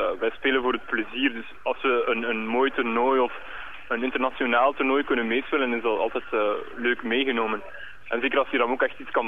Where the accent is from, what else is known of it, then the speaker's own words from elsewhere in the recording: Oudenaarde, East Flanders, Belgium; In Oudenaarde is er, ik ben zelf van Oudenaarde